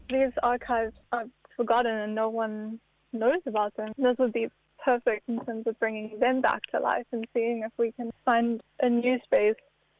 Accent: South Africa; now in New Zealand; I'm a South African artist that's currently based in Aotearoa, New Zealand. And I've only been here since the start of 2024.

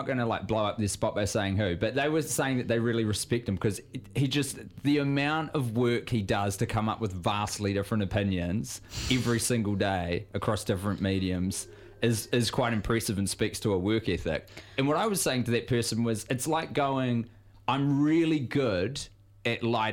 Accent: Christchurch, Canterbury, New Zealand; So, for example, in Ōtautahi, my hometown newspaper, which was formerly known as The Press, that has become Te Matatiki for the week, which is cool.

